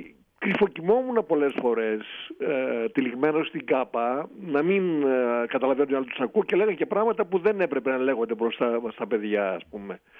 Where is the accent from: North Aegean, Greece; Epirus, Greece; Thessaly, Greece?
Thessaly, Greece; μεγαλώνοντας εκεί στις Τάνες και μεταξύ Χυμαδιών που ήταν στη Θεσσαλία και του ορεινού μας χωριού που είναι, ας πούμε, η Μητρόπολη μας, ο Γράμμος ή η Αϊτομιλίτσα.